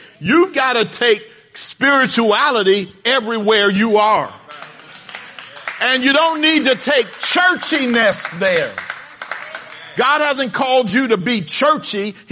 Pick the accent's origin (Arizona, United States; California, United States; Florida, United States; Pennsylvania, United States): Pennsylvania, United States; Philadelphia; born there; He was born in New York. I was born in Philadelphia. I didn't meet him until I was here pastoring.